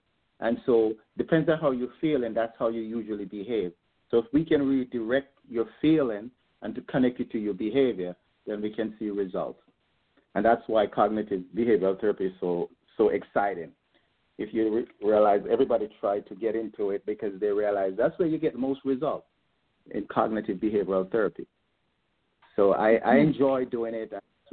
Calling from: Poughkeepsie, New York, United States; I'm coming from Hudson Valley, Poughkeepsie, a little place called Poughkeepsie, New York, in the Hudson Valley. That's where I am.

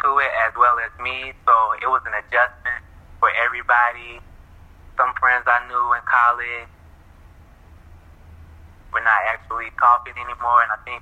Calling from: Fairmont, South Carolina, United States; Calling from Fairmont, South Carolina.

